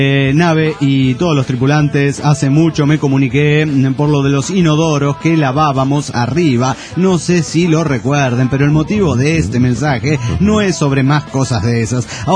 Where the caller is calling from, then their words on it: Monterrey, Nuevo León, Mexico; de Monterrey, Nuevo León, México.